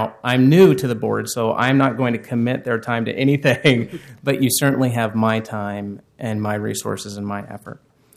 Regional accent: Washington, United States; now in Portland, United States

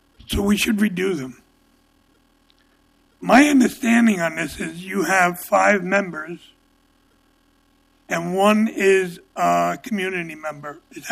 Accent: New York, United States; Because I've been in riots. I grew up in New York. I've been in riots.

